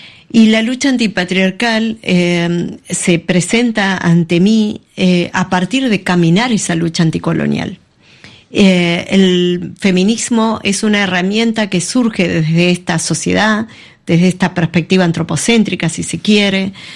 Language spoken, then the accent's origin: Spanish; Patagonia, Argentina; quienes estábamos muy lejos, yo vengo de la Patagonia